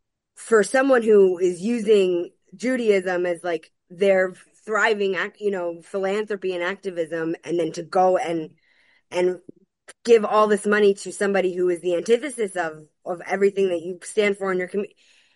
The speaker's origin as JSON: {"language": "English", "town": "New York City", "region": "New York", "country": "United States", "tie": "born or raised there", "said": "I'm born and raised in New York City, and half of my family is like progressive."}